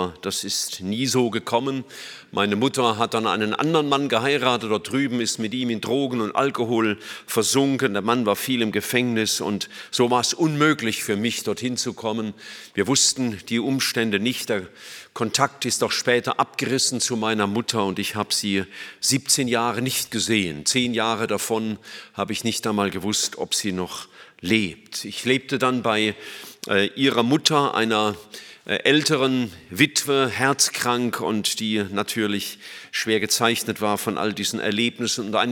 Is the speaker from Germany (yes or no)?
yes; Ludwigshafen am Rhein, Rhineland-Palatinate, Germany; born there; Ich bin geboren in Ludwigshafen am Rhein